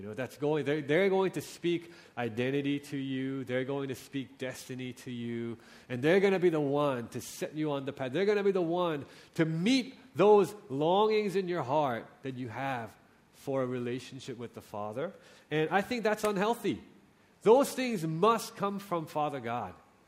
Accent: Hong Kong; I came to Hong Kong when I was 22 years old, after my studies. I grew up in Hong Kong, went away, and came back in 2004.

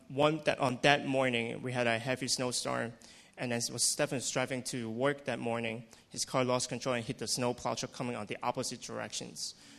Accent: Hong Kong; Born and raised in Hong Kong, grew up in a traditional Chinese family

